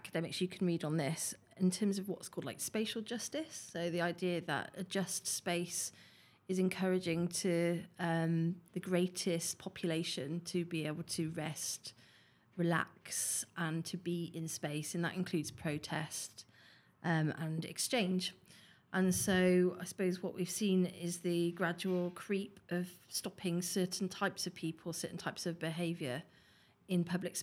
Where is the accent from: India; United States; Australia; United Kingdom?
United Kingdom; Stroud, South West England; now in Leeds, United Kingdom; from Leeds. Well, not I live in Leeds, but I'm from Stroud in Gloucestershire originally.